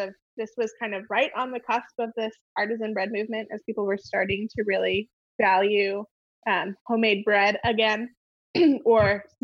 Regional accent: Midwest, United States; also born or lived in Texas; now in Durham, United States; I was born in Texas. I went to high school and college in the Midwest. And then I moved up to New England for a while. And I'm now living in the South, in Durham, North Carolina.

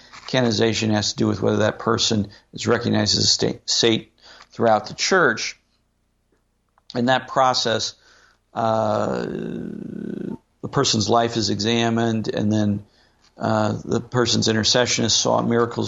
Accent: St. Louis, Missouri, United States; really, I'm being from St. Louis, impacted me

